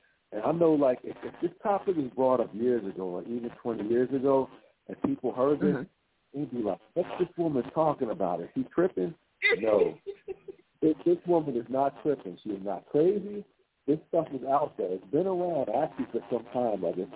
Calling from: New Jersey, United States; I'm calling from the South Jersey area, like close to the shore around, like, I want to say Atlanta County, New Jersey, near the shoreline of Atlantic City.

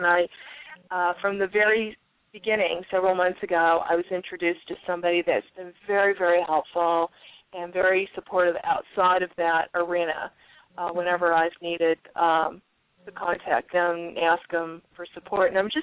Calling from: Tucson, Arizona, United States; I'm calling from Tucson, Arizona.

